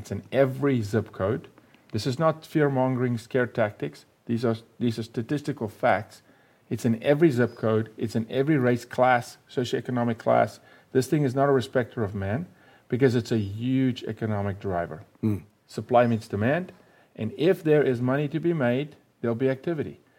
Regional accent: South Africa; moved away as an adult; now in United States; I'm from South Africa. I lived through apartheid. And I migrated from apartheid to the United States

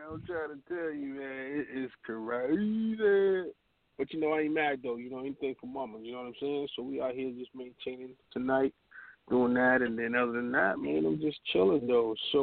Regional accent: Seattle, Washington, United States; now in New York, United States; I'm in New York right now. I'm from Seattle, but I'm from here too.

